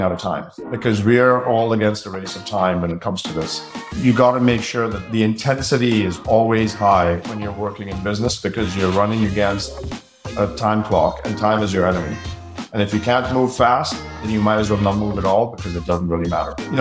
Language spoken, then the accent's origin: English; India; now in United States; I grew up in India and I came to America